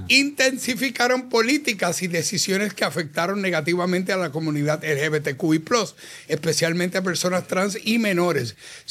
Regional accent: Mexico; Y soy mexicano, pero les quedó bien feo.

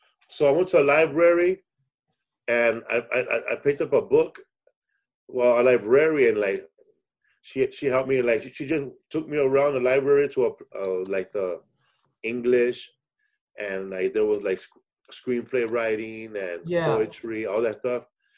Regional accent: Los Angeles, California, United States; Yes, I'm from Los Angeles. I grew up in Boyle Heights, East Los Angeles.

